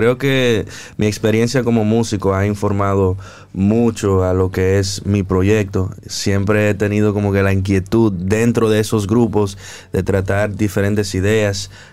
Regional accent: New York City, New York, United States; soy nacido y criado en Nueva York al final. Y me fui conectando con mis raíces a través de la música.

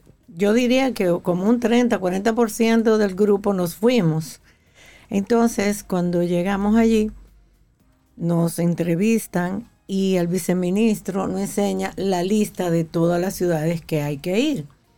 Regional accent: Dominican Republic; en mi país, que amo, mi República Dominicana

